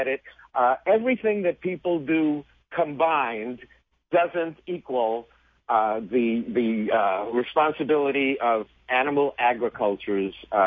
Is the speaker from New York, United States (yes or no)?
yes; New York City, New York, United States; So growing up in New York, I thought peas and carrots grew in cans, Salami came from a salami tree.